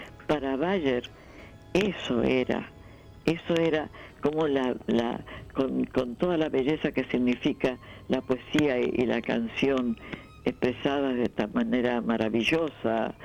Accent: Entre Ríos, Argentina; born there; Yo nací en Entre Ríos.

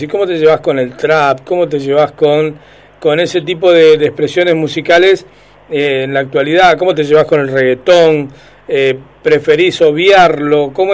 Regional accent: Rafaela, Santa Fe, Argentina; Yo soy de Rafael, así que mirá, claro.

